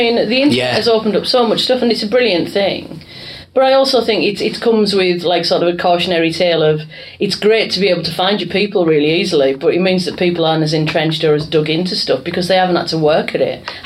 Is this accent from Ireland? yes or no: no; North West England, United Kingdom; where I'm from Cumbria. Cumbria floods all the bloody time.